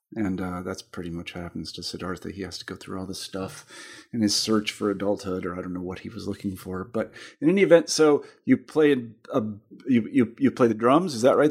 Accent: Kansas, United States; They're not like I'm from Kansas originally

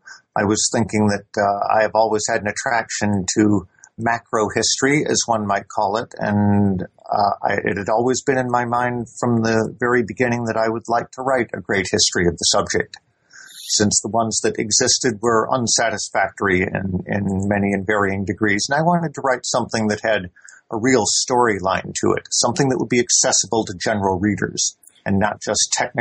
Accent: United States; now in Edinburgh, United Kingdom; I am an American national, though I have been living here in Britain since the late 1970s

